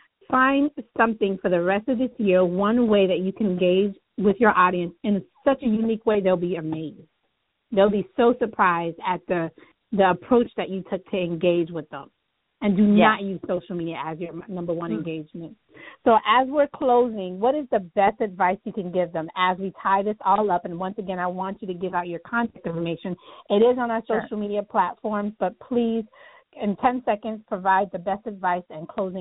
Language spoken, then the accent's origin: English; United States; I love being an American. I thank you for all the opportunities this great nation gives each one of us.